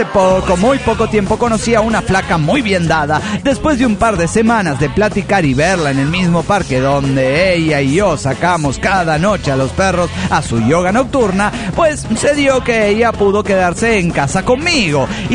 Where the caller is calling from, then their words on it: Bogotá, Colombia; de Bogotá, Colombia.